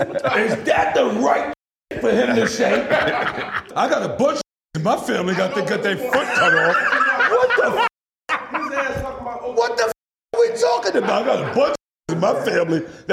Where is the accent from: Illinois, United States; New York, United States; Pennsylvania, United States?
New York, United States; New York City; I'm 47. I'm from New York City. I ain't pork since I was 12.